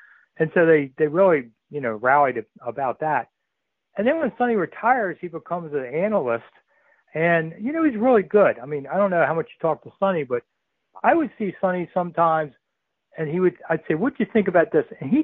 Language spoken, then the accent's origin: English; Washington, United States; I grew up in Washington, is I got to meet all these guys